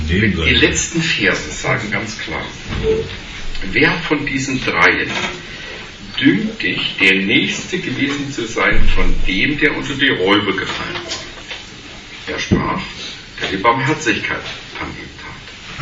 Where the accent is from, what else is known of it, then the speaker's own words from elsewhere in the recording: Saxony, Germany; Im Erzgebirge, wo ich aufgewachsen bin, da konntest du die Türen auflassen